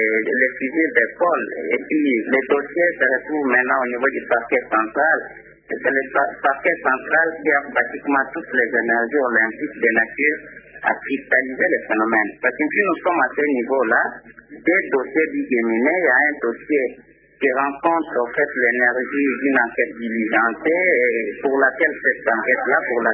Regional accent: Republic of the Congo; Bon, nous sommes Congolais

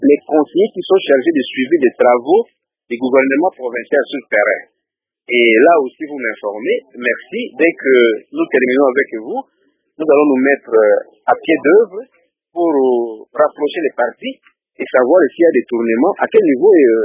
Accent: DR Congo; moi je suis congolais, je ne suis pas américain.

